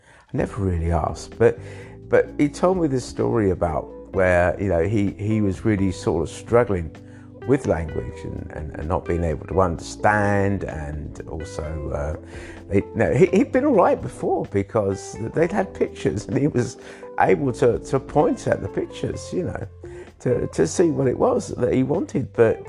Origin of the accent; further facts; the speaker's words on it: England, United Kingdom; born there; And I'm saying, look, you know, I was born in England.